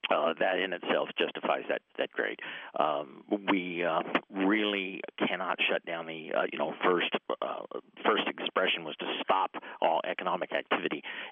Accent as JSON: {"language": "English", "region": "Texas", "country": "United States", "lives_now": "Eau Claire, United States", "said": "Originally, I'm from Texas and married the most beautiful woman in the world from the Chippewa Valley, and that's why I'm here."}